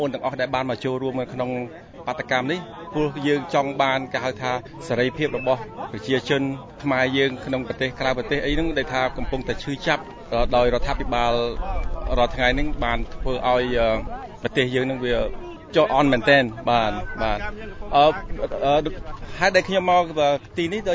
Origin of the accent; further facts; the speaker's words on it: Ottawa, Ontario, Canada; ខ្ញុំក៏មកពីកាណាដាដែរខ្ញុំមកពី Ontario Ottawa កាណាដា